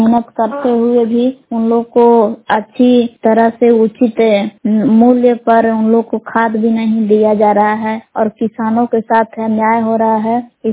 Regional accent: Belaon, Bihar, India; ग्राम बेलाव जिला कैमूर भगवान की निवासी हूँ।

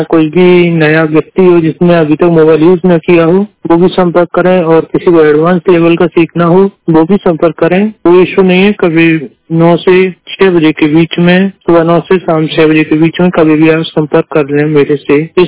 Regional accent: Agra, Uttar Pradesh, India; मैं यूपी आगरा से हूँ।

